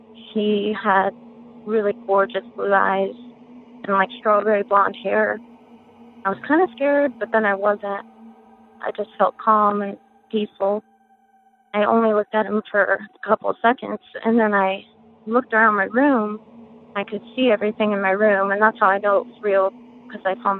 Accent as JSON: {"language": "English", "region": "South Carolina", "country": "United States", "tie": "born or raised there", "said": "I was raised in South Carolina as a Southern Baptist."}